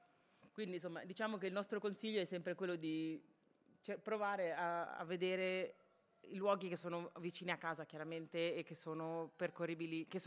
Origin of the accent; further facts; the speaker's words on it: Milan, Lombardy, Italy; Io sono nata e cresciuta a Milano